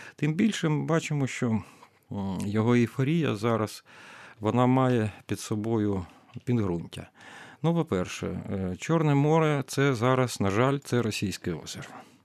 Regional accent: Crimea, Ukraine; я як кримчанин

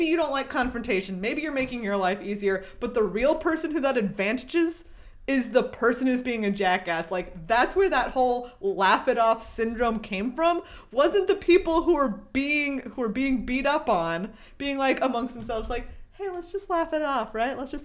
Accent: Texas, United States; Like I said, I grew up in Texas. I also couldn't say iron for most of my life.

